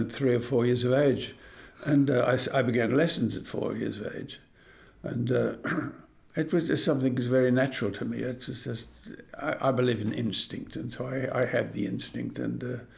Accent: Australia; moved away; also born or lived in London; because I came from Australia, I had to wait a year or two before I did anything much over there.

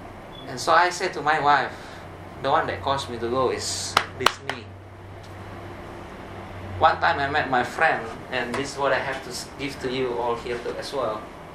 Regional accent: Indonesia; English is a second language; That's Indonesia. I'm right in the middle of the K Island over there. Semarang is central Java. Even to go my hometown is like 2 hours flight.

